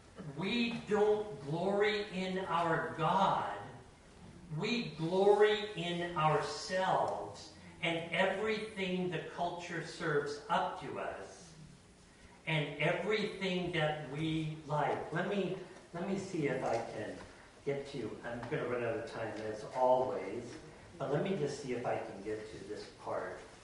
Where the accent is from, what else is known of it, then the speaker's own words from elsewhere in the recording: Canada; I'm Canadian.